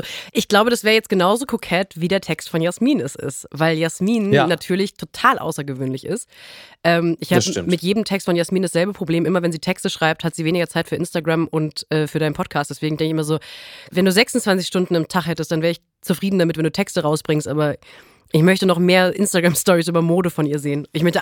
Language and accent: German; North Rhine-Westphalia, Germany; da wo ich herkomme, um jetzt auch noch mal ein bisschen herkunftskumpelig zu sein, ich komme vom Niederrhein